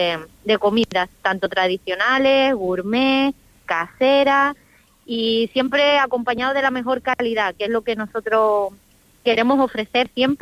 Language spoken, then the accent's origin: Spanish; Andalusia, Spain; yo soy andaluza, y ahí en mi tierra...